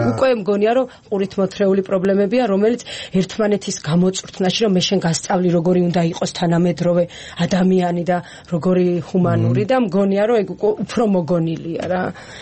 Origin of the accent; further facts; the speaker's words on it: Imereti, Georgia; მე თვითონ იმერელი ვარ